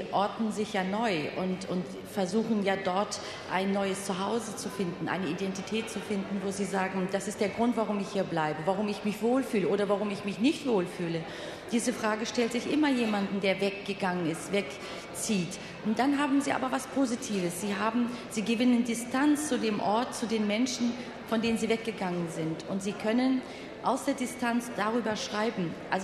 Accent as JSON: {"language": "German", "country": "Turkey", "tie": "born or raised there", "moved": "yes", "said": "Ich bin in beiden Ländern zu Hause, das heißt in der Türkei, wo ich geboren bin und wo meine Kindheit halt auch liegt"}